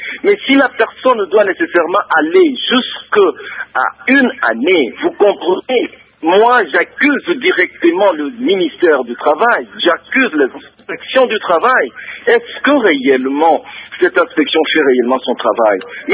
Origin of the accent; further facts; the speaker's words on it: DR Congo; ce qui veut dire que chez nous au Congo, nous n'avons même pas de diplômés d'État qui peuvent être des magasiniers.